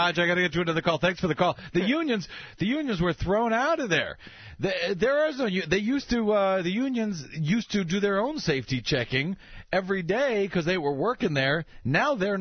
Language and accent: English; St. Louis, Missouri, United States; I'm going to head straight to my hometown of St. Louis, Missouri.